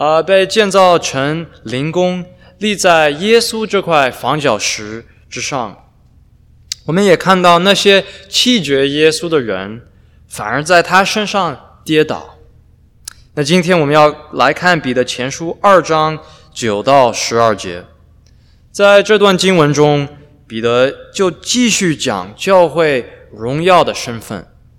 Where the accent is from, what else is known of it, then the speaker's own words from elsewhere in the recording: United States; 虽然我出生长大在美国，但我的父母是中国人，所以我的成长经历在很多方面都和一般在美国长大的人不太一样。